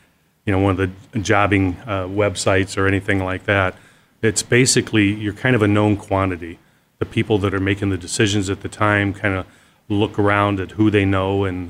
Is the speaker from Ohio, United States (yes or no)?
yes; Ohio, United States; Born and raised in Ohio. I served 4 years in the Marine Corps and decided that wasn't for me, so I got out.